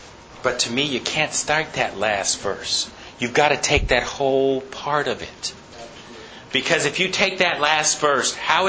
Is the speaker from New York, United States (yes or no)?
no; New Jersey, United States; When I was growing up in the Adventist church in New Jersey